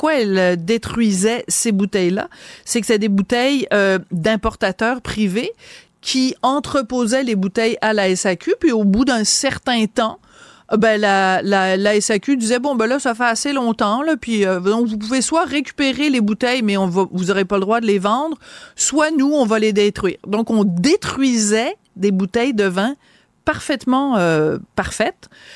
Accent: Nouvelle-Aquitaine, France; accent: Bordeaux; Puis là, c'est mon petit accent bordelais qui remonte à la surface.

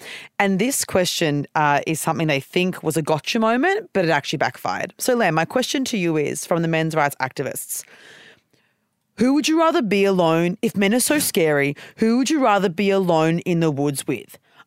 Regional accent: Australia; as a white person growing up in Australia, deeply racist country

